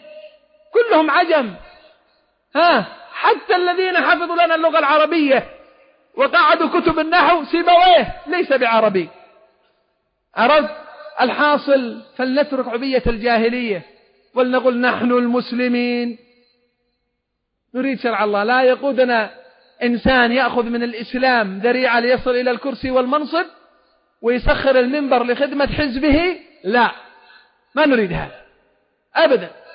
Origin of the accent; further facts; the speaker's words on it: Aden, Yemen; وأسأل الله أن لا يجعل لهم على بلادنا عدن ولا غير عدن